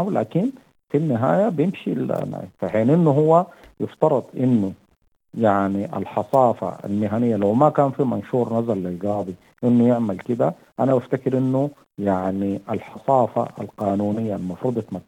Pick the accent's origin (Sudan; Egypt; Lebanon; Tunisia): Sudan; عندنا في السودان هنا